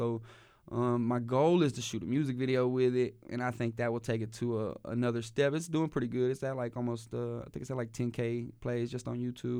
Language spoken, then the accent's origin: English; Waco, Texas, United States; And growing up in Waco or around Waco in this area, over time, you've seen the music evolve.